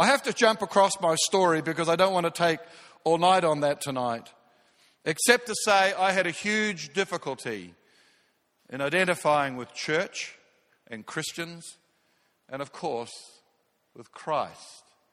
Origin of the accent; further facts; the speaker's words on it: Auckland, New Zealand; some guys that I grew up with in South Auckland, New Zealand. And we grew up in a pretty tough hood.